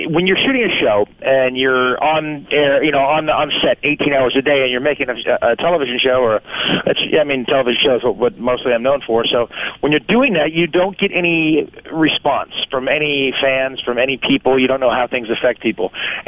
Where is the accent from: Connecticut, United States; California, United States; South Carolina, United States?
California, United States; Malibu; Kids that I grew up with in Malibu, California, you know, Sean Penn, Chris Penn, Rob Lowe, Charlie Sheen, Emilio Estevez, Holly Robinson. I mean, we all grew up together.